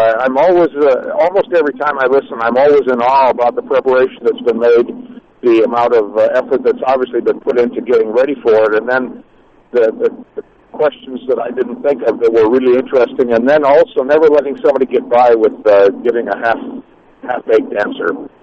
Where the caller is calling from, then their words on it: Blacksburg, Virginia, United States; I'm calling from Blacksburg